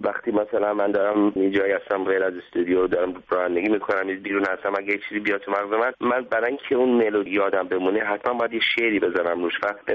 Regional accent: Iran; من که ایرانی هستیم و این دستگاه های ایرانی تنها چیزیه که موزیک ما رو سوا میکنه از بقیه دنیا

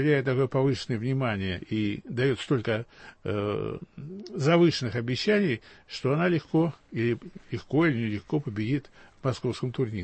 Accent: Moscow, Russia; Мы с вами москвичи

